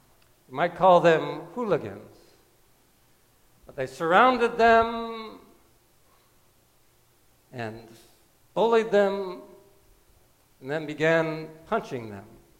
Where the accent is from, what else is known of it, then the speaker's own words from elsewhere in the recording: Hamilton, Ontario, Canada; I'm from Hamilton, I wouldn't say Newfoundlander because I'm not from Newfoundland.